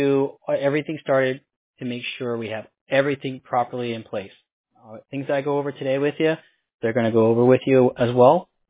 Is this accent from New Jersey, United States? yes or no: no; New York City, New York, United States; born there; first language Korean; English is a second language; I was born in the Bronx, but half Korean, half Puerto Rican.